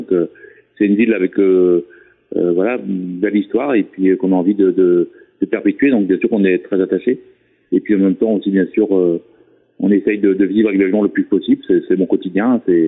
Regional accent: Carhaix, Brittany, France; Moi, je suis issu de Carhaix parce que je suis né à Carhaix. Mes parents vivaient à quelques kilomètres de Carhaix. J'étais scolarisé à Carhaix, j'ai toujours vécu à Carhaix.

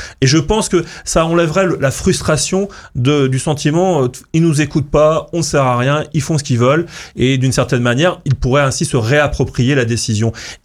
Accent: Lannion, Brittany, France; born there; Je ne suis pas né dans le 7e arrondissement de Paris, ni à Neuilly. Je suis né à Lannion, dans la campagne du Trégor.

